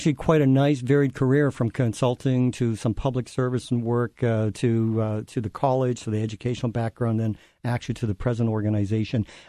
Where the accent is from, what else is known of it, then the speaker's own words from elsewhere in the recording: Canada; but then I thought six-pack in terms of, hey, I'm Canadian.